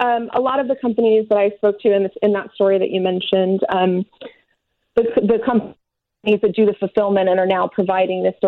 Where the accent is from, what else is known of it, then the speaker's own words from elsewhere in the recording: New York, United States; I mean, I'm a New Yorker, so I'm in that category that you're not in.